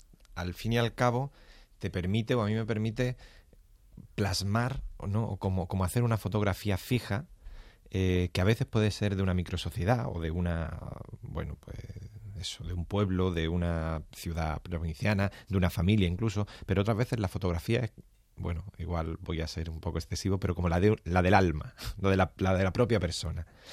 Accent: Marbella, Andalusia, Spain; moved away as an adult; donde yo vivía. Yo me crié en Marbella.

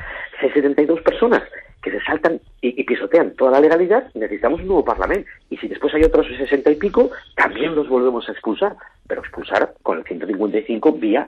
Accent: Catalonia, Spain; y yo digo como catalán y español, sufrir esta injusticia, esta doble dualidad.

